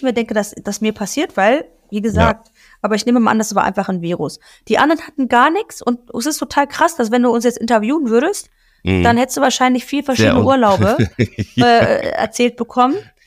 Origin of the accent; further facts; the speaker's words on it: Greece; German is a second language; So wie das bei uns in Griechenland ist mit dem Kaffee, trinken die alle frischen O-Saft.